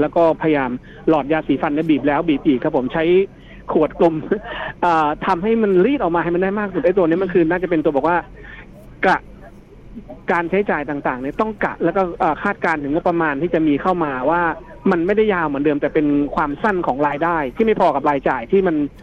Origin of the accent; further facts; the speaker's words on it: Sukhothai, Thailand; อย่างสุโขทัยที่เป็นภูมิลำเนาผมเนี่ย